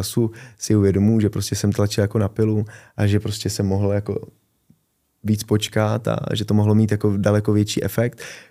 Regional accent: Prague, Czechia; bydlel jsem v Praze, jsem Pražák

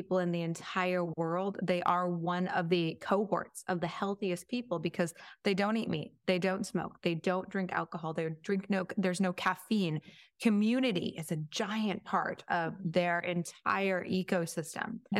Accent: Washington, United States; So I grew up in Lewis County, which is a very small area in Washington State. And my dad was the kind of town doctor.

